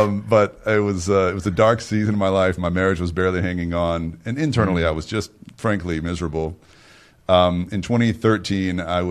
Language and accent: English; Texas, United States; I was born and raised in the Bible Belt of the U.S., Northeast Texas, and had a wonderful upbringing.